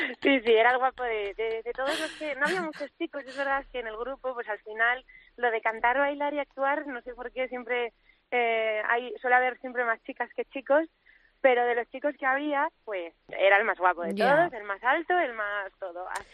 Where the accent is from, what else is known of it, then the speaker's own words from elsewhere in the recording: Irún, Basque Country, Spain; El restaurante donde lo vamos a hacer es allí en Irún, yo soy de Irún.